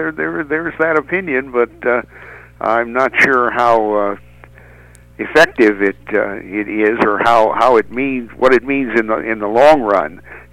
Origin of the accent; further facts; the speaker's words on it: Vincennes, Indiana, United States; whose mansion is in Vincennes, Indiana, my hometown